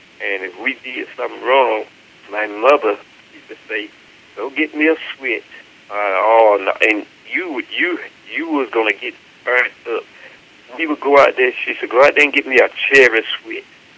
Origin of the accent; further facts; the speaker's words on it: North Carolina, United States; Now, she grew up in Nash County. I grew up in Halifax County.